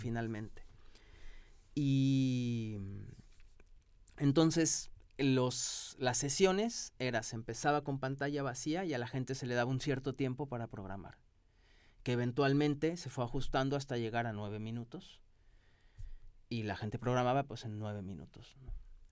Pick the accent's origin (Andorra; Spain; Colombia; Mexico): Mexico; Jo sóc de Mèxic, sóc de Mèxic, és veritat.